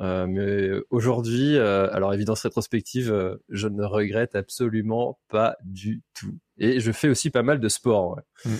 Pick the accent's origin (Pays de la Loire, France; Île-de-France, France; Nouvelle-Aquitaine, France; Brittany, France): Brittany, France; je suis breton